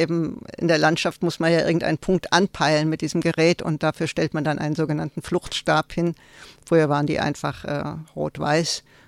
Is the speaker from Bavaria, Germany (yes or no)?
no; Tübingen, Baden-Württemberg, Germany; in Tübingen, weil es einfach meine alte Heimat ist